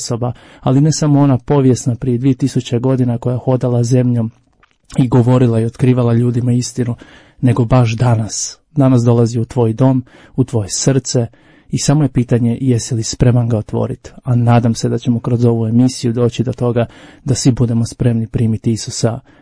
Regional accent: Zagreb, City of Zagreb, Croatia; Evo, dolazim iz Zagreba, otac sam dvoje djece, suprug.

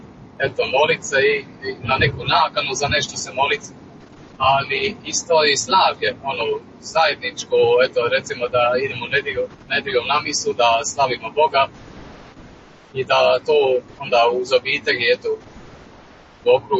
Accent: St. Gallen, Switzerland; Ja sam rođen i odrastao u San Galenu, u Švicarskoj. A moji roditelji su 86. odnosno 88. došli u Švicarsku. Ono, tata je došao sa bratom, a mama je to s tatom kasnije.

